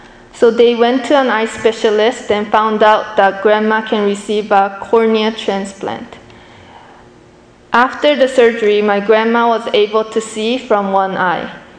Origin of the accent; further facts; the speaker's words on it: Japan; also born or lived in Seoul, Korea; I was born in Seoul, Korea, and when I was four years old, our family moved to Japan.